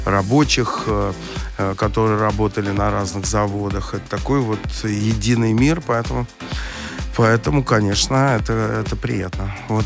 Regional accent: Moscow, Russia; Я вырос в Тушино, это огромный индустриальный район был

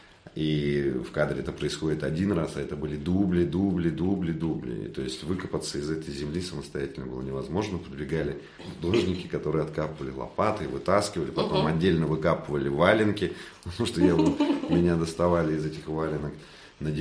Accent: Kazakhstan; потому что сам я выходец с Казахстана

